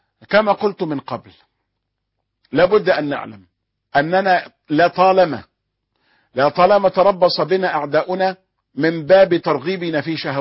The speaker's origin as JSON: {"language": "Arabic", "country": "Egypt"}